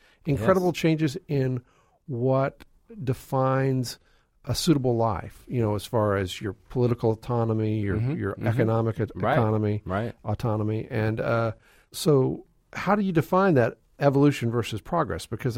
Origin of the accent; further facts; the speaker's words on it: Oklahoma, United States; I grew up in Oklahoma.